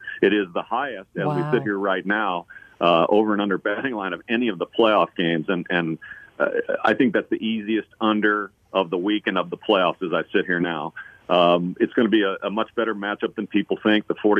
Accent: Kansas City, Missouri, United States; I'm from Kansas City, so I follow my Chiefs

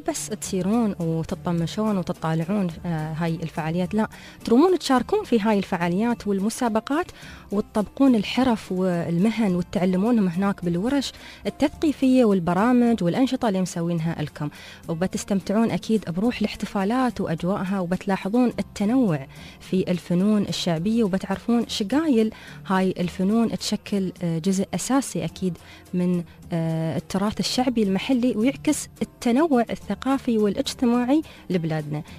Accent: United Arab Emirates

